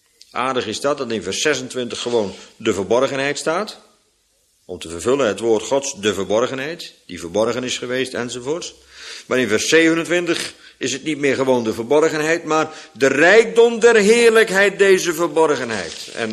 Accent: Netherlands; Gewoon om te laten zien dat je op je klompen, als Hollander natuurlijk, op je klompen kunt aanvoelen, je wooden shoes.

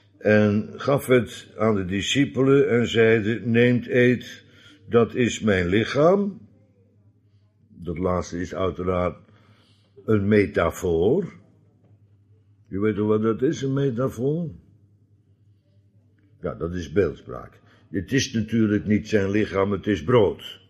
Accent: Netherlands; normale mensen, dat zijn wij Nederlanders niet, ik wil het graag zo houden trouwens ook nog

